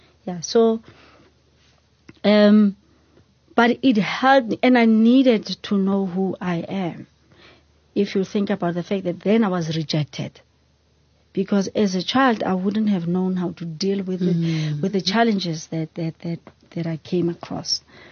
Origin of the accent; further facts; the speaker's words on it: Eastern Cape, South Africa; also born or lived in Mbabane, Eswatini; Then we moved from Mabubane to Eastern Cape. Eastern Cape, this is when it became clear. I was able to see things that other people could not see with their naked eye.